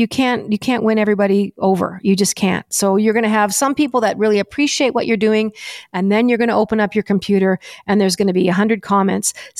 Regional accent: Canada; I believe in the people of Canada. Like I'm so Canadian and I do want to make it better.

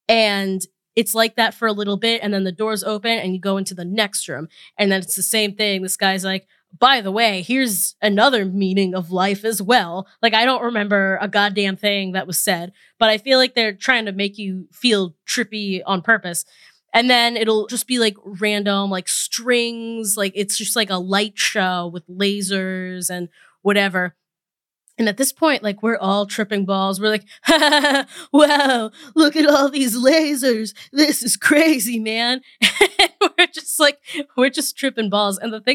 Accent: Boston, Massachusetts, United States; There's a guy there who's from Boston. He finds out I'm from Boston too.

